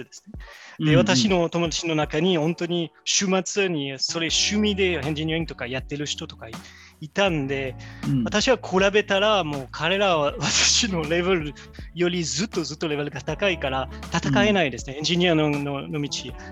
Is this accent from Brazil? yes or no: no; France; 一つはそもそも私はフランス人で、確かにそのバイアスがあります。